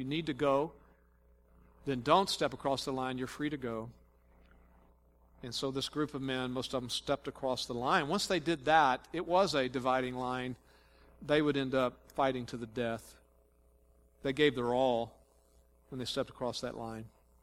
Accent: Texas, United States; Well, I grew up in Texas, and there's another example of a dividing line that I can give you. When you grow up in Texas, first of all, you grow up very proud and arrogant that you're from Texas.

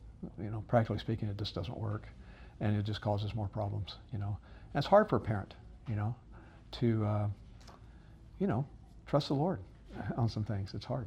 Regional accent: Texas, United States; Well, I'm from Texas, I know, even though I was a hippie. I was a hippie in Texas, but I was a hippie in my little small redneck town of 9,000 people.

